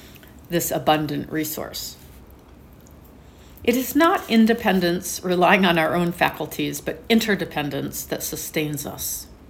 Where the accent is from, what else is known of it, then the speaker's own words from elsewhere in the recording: Urbana, Illinois, United States; I grew up in Urbana, Illinois, and attended Urbana High School, 2 hours south of here.